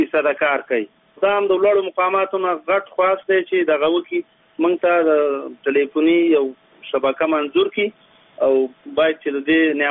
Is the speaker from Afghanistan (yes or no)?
yes; Kunar, Afghanistan; زه د کونړ نه یو قومي مشر د دانګام لوسوالۍ نه خبرې کوم.